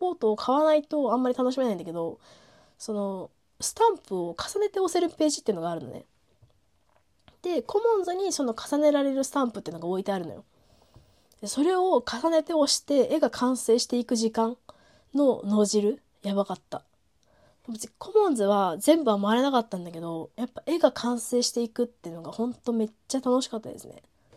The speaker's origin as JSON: {"language": "Japanese", "town": "Tsukuba", "region": "Ibaraki", "country": "Japan", "tie": "born or raised there", "said": "私と親友は茨城のつくば市っていうところ出身なんですよ、小学校が。"}